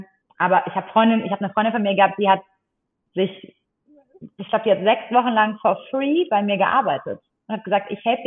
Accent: Essen, North Rhine-Westphalia, Germany; ursprünglich aus Essen

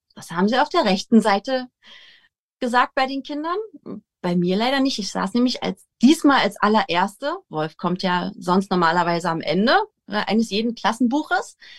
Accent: Potsdam, Brandenburg, Germany; Wir kommen aus Potsdam

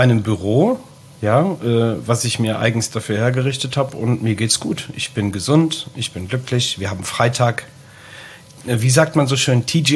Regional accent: Schildgen, North Rhine-Westphalia, Germany; ich komme aus Schildgen. Also ich bin ja schon immer im Bergischen Land gewesen, bin nie weiter gekommen als der Oberbergische Kreis.

